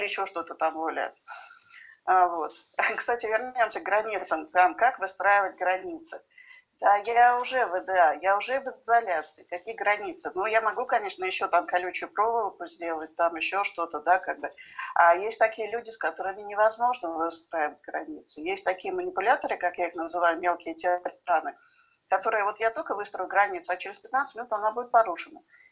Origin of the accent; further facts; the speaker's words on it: Saint Petersburg, Russia; Я выросла в семье алкоголиков. Я из Санкт-Петербурга.